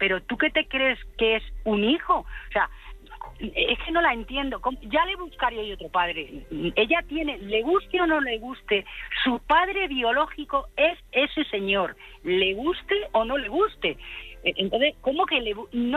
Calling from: Madrid, Community of Madrid, Spain; Estoy en Madrid.

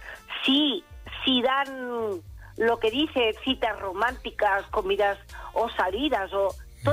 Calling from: Vilafranca del Penedès, Catalonia, Spain; Muchas gracias, de Villafranca del Penedés.

